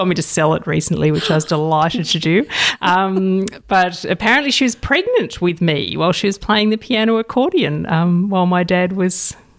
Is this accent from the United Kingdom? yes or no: no; Blue Mountains, New South Wales, Australia; Grew up mostly in the Blue Mountains, so from when I was six